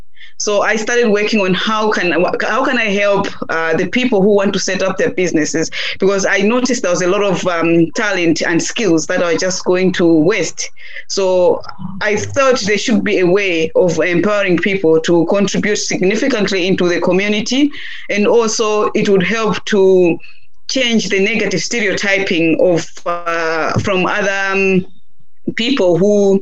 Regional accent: Malawi; also born or lived in Eswatini; now in Ireland; I am based here in Ireland, and I'm from Swaziland and Malawi. I say two countries because Malawi is my country of birth, and I'm Swazi by citizenship.

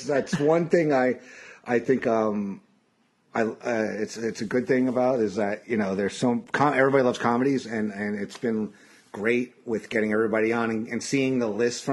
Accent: Northeast, United States; Lucky enough, growing up in the Northeast, a wrestling fan, I watched it on MSG.

